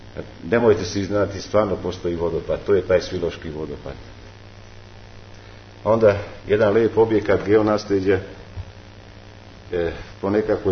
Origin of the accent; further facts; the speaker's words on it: Vojvodina, Serbia; znate kako kod nas u Vojvodini kažemo, pored Vršačkog brega, Fruške gore, najveće su bruda ludaje